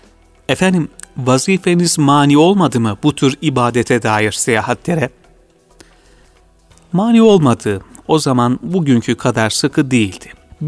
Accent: Karaman, Turkey; şimdiki adıyla Yolbaşı kazasında doğmuşum. Anne tarafım Mekke'den geliyor. Çocukluğumu Karaman'da dedem, babaannem ve üvey babaannemle geçirdim.

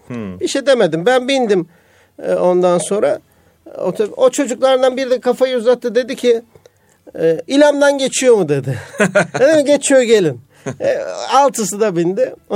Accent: Kayseri, Turkey; Ben bir Kayserliyim dedim

